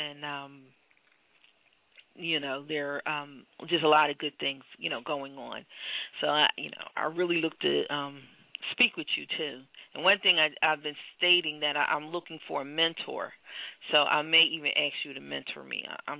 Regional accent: Philadelphia, Pennsylvania, United States; Yes, I'm from Philly.

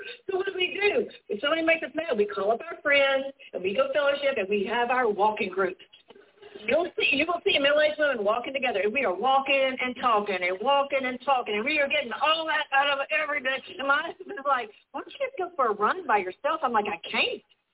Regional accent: Georgia, United States; now in Maine, United States; I live in Maine, but I grew up in Georgia. Go dogs.

